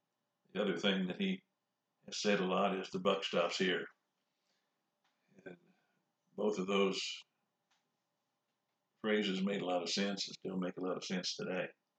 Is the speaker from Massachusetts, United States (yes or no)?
no; Illinois, United States; One reason is I grew up in Southern Illinois, and in 1952, the Democrat candidate for president was going to be Adlai Stevenson, who was our governor.